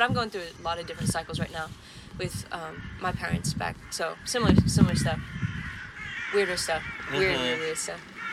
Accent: Southern United States, United States; I grew up in the Bible Belt, so, and I still really love Jesus, you know. And I'm really devoted to different aspects of Buddhism

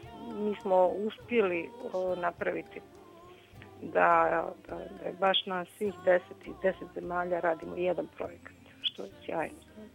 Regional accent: Bosnia & Herzegovina; ja sam vokal iz BiH

